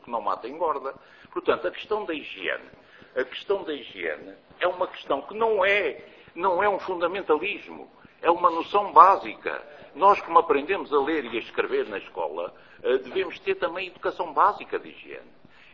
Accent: Portugal; e que são meus concidadãos e eu sou português

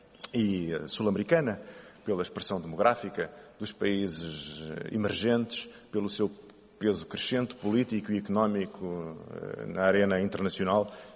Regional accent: Portugal; alguém como eu ainda nasci num país, num Estado que se dizia pluricontinental e atingi a maioridade num Estado que tinha descoberto que afinal era europeu

